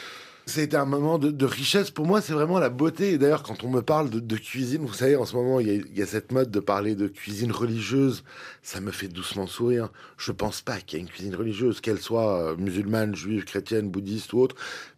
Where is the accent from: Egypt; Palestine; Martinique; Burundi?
Palestine; Bethlehem, West Bank; French is a second language; moi je suis né à Bethléem. J'ai grandi à Bethléem d'une famille palestinienne, mais une famille qui a beaucoup voyagé avant. Et donc, j'ai passé la plupart de ma jeunesse à Bethléem, avec beaucoup d'allers-retours en France.